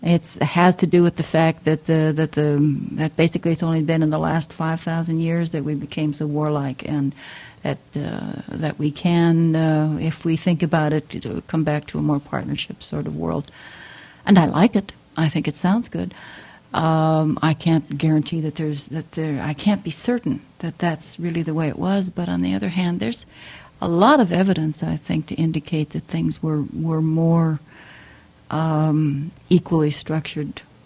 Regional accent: Chicago, Illinois, United States; now in Oregon, United States; Of course, I was born in Chicago. I'm actually I was from Illinois in the beginning. Moved to Oregon after I got married

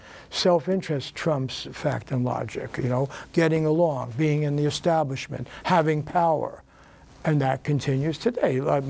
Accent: Bronx, New York, United States; that I had when we grew up in the Bronx. We went to good public schools.

